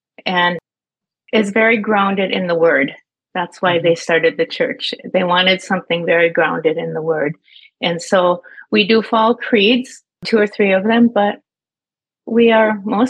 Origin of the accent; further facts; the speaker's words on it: Iron Mountain, Michigan, United States; Well, growing up in Iron Mountain, which is a southern part of the Upper Peninsula, we thought Houghton was like not livable with all the snow.